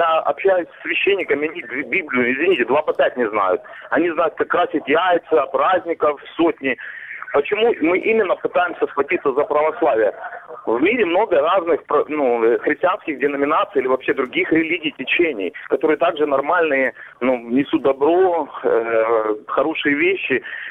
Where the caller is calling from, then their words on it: Donetsk Oblast, Ukraine; Донецкая область.